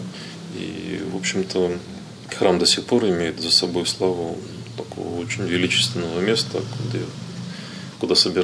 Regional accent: Russia; сам я уже из России, никакого отношения не имею к греческой крови.

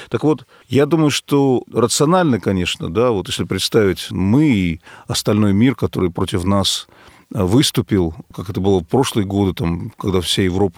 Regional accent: Kharkiv, Kharkiv Oblast, Ukraine; Я родом из Харькова и работал в Луганске, в Одессе.

